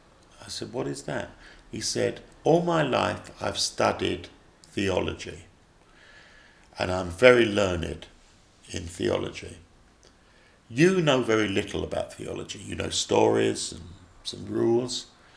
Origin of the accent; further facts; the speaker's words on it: London, United Kingdom; First of all, of course, I'm from London.